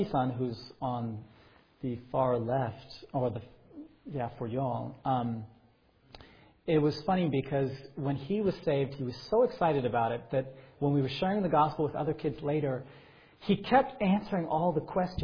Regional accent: Virginia, United States; I think I mentioned I'm from Virginia State, right? So we do have some people who say things like y'all, and I'm one of them.

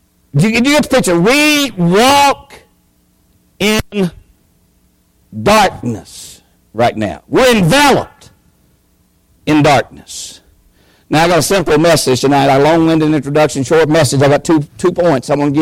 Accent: Bradshaw Mountain, West Virginia, United States; Folks, I was raised in Bradshaw Mountain, McDowell County, West Virginia. There was 10 of us lived out of 11.

